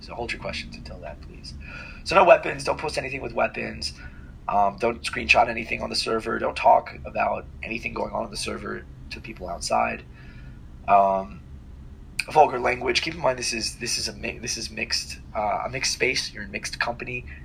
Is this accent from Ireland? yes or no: yes; Ireland; I mean, I'm Irish.